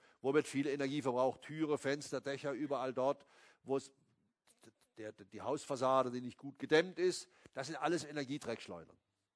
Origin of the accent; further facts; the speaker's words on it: Baden-Baden, Baden-Württemberg, Germany; Ich sage mal ein positives Beispiel aus Baden-Baden, meiner Heimatstadt.